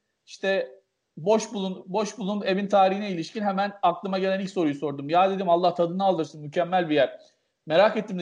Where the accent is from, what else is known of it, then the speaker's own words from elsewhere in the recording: Gaziantep, Turkey; Antep'te doğdum, büyüdüm. Bütün ailem orada. Yüksek lisansı bitirdikten sonra tekrar Antepliyim, aynen. Antepliyim.